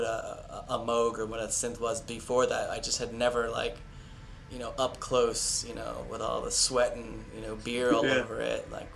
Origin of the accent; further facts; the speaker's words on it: Pittsburgh, Pennsylvania, United States; I can say from growing up around Pittsburgh that I didn't get into the local music scene like when I was in high school.